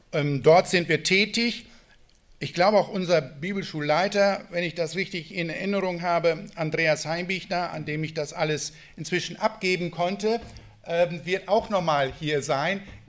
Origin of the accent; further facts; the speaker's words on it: Lower Saxony, Germany; Ich komme ganz gebürtig aus Ostfriesland und lebe da noch immer